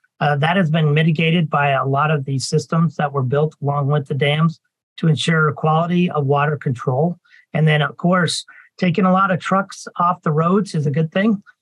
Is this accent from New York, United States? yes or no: no; Tri-Cities, Washington, United States; I grew up here in the Tri-Cities, had a father and in-laws that all worked at nuclear power plant